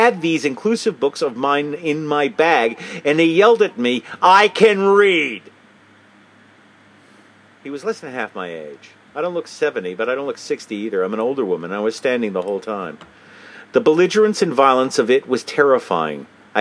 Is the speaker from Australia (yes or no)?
yes; Australia; I'm Australian, too.